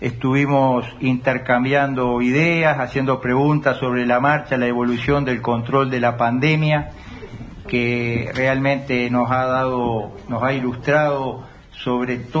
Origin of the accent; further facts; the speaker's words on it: Uruguay; lo cual nos da una profunda tranquilidad a todos como uruguayos